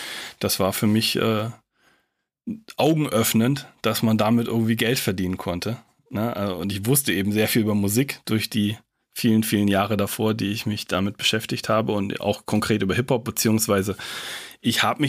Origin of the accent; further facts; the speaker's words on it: Kiel, Schleswig-Holstein, Germany; wobei es in Kiel, wo ich aufgewachsen bin, gab es am Bahnhofskiosk eben